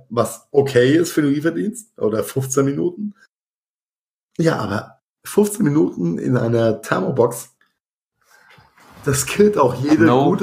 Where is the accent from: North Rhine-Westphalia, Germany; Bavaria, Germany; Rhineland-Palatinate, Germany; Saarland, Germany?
Rhineland-Palatinate, Germany; wie es bei uns in Rheinhessen heißt, einfach einen Spundkäse